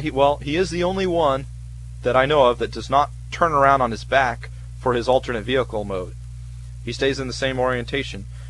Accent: California, United States; I'm naive, okay? I'm from the Bay Area. This is a multicultural, cosmopolitan area, okay?

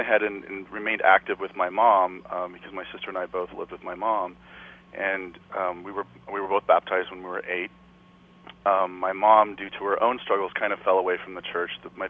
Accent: Idaho, United States; also born or lived in Kansas; I'm originally from Kansas, but I grew up predominantly in Idaho, like way on the outskirts of Boise.

